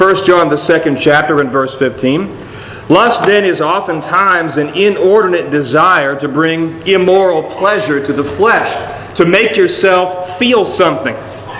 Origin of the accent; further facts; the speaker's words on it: Paden City, West Virginia, United States; Back in my hometown of Payton City, West Virginia, we enjoy pepperoni rolls. We enjoy hot dogs with sauce.